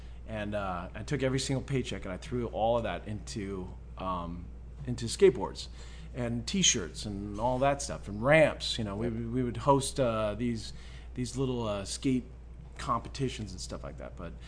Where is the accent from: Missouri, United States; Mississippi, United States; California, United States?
California, United States; also born or lived in Palo Alto; I grew up in the Bay Area.